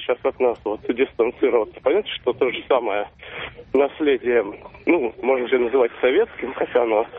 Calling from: Moscow, Russia

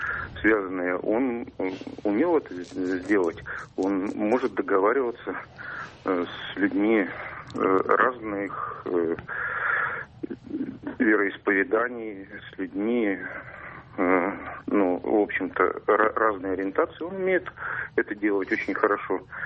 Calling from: Moscow Oblast, Russia; Московская область.

